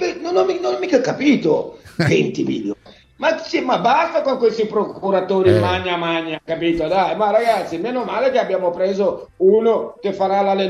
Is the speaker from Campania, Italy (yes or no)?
no; Brescia, Lombardy, Italy; veniamo da Brescia, Brixia